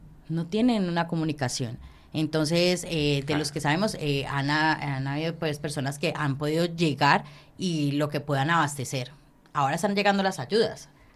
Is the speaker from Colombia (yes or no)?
yes; Colombia; nosotros como colombianos nos han enseñado como que sacarnos el pan de la boca para poder ayudar a otros.